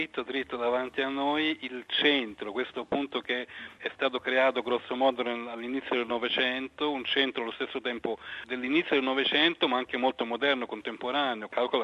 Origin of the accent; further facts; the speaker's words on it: Rome, Lazio, Italy; born there; Io sono nato a Roma